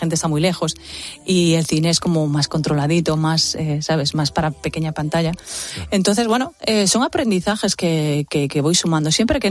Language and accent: Spanish; Galicia, Spain; first language gl; Spanish is a second language; Son mis raíces, jamás me olvido de ella. De hecho, bueno, yo he cantado muchísimo en gallego, que es mi idioma natal. Yo he aprendido a hablar hablando en gallego y siempre está presente en mi vida.